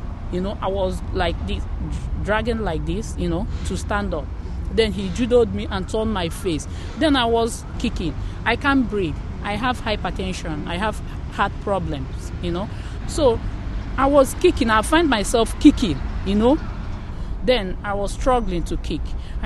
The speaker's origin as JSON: {"language": "English", "country": "Nigeria", "lives_now": "Japan", "said": "I'm from Nigeria."}